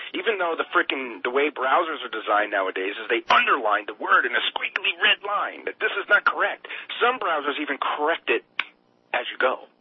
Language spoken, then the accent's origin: English; Wisconsin, United States; you know, I'm from Wisconsin, so you know how the Internet's getting real smart now, and it knows where you are